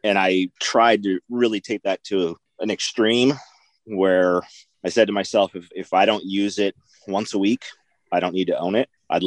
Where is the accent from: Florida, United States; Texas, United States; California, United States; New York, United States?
California, United States; So I grew up in California, and we frequented our summers going to a little town called Pismo Beach, which is on the central coastline